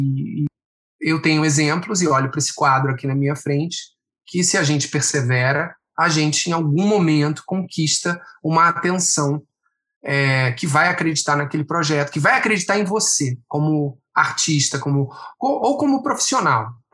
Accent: Rio de Janeiro, Brazil; venho da Vila da Penha, não tinha ninguém nesse meio como referência na minha família.

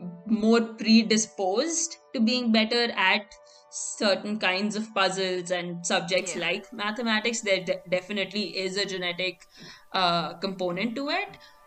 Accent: India; if the accents weren't obvious enough, I grew up in India.

